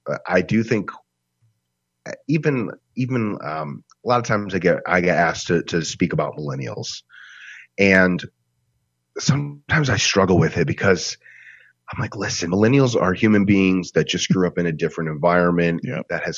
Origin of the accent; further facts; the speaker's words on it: Rochester, New York, United States; now in Detroit, United States; So I grew up in Rochester, and now I live in Detroit.